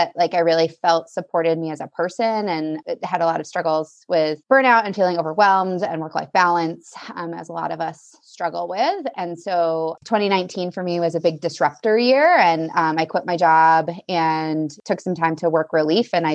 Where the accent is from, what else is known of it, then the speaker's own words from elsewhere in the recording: Maine, United States; But I grew up in Maine and went westward for vet school.